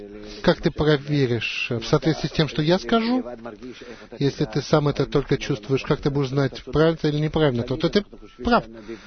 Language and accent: Russian; Tel Aviv, Tel Aviv District, Israel; Из Тель-Авива.